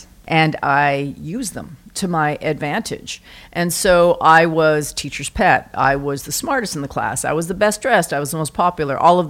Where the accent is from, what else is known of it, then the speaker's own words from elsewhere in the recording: Vancouver, British Columbia, Canada; now in New York, United States; I am born and raised in Vancouver.